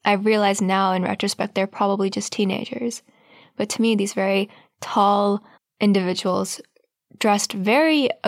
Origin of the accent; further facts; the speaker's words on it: Pakistan; Being Pakistani